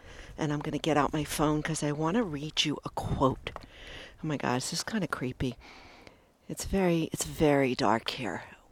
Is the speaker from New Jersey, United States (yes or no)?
no; Brooklyn, New York, United States; I'm from Brooklyn, by the way, so this is all quite new to me.